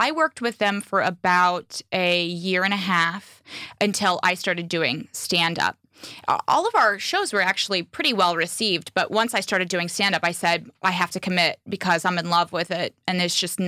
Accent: Indiana, United States; I look like everybody else, you know, and I'm from Indiana.

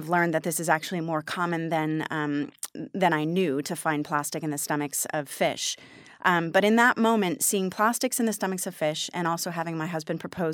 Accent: Santa Monica, California, United States; I've always been an ocean person. I grew up in Santa Monica. My first sort of activism was doing beach cleanups as a kid in high school.

